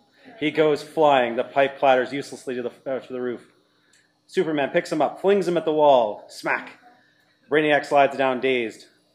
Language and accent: English; Canada; We're so Canadian, we're going to end up the delay the show while we're trying to decide who does this.